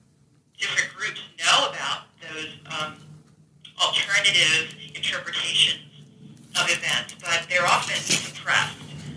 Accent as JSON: {"language": "English", "town": "Wilmington", "region": "Delaware", "country": "United States", "said": "I'm actually from Wilmington, Delaware."}